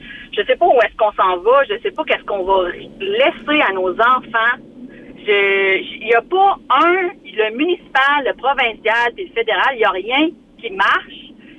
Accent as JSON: {"language": "French", "town": "Quebec City", "region": "Quebec", "country": "Canada", "said": "Je suis très de Québec."}